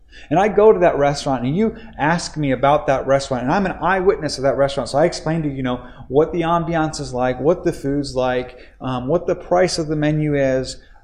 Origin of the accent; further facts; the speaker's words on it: Japan; how it just is like a taste of home for me because I grew up in Japan